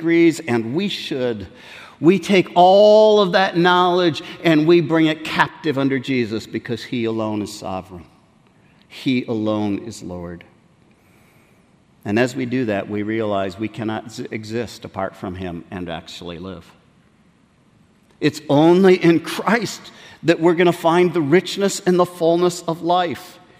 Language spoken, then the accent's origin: English; Côte d’Ivoire; I think of where I grew up in West Africa, in Côte d'Ivoire.